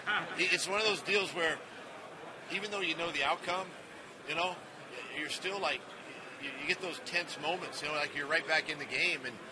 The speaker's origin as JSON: {"language": "English", "town": "Ferndale", "region": "Washington", "country": "United States", "tie": "born or raised there", "said": "And even my hometown in Ferndale, Washington, They did the same thing, you know."}